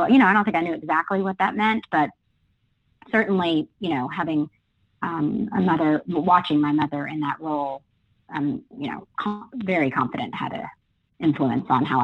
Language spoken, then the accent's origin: English; Houston, Texas, United States; I was born in Houston at Women's Hospital, and I grew up in Houston until I went away to college. And I'm actually a fourth-generation Houstonian on my father's side.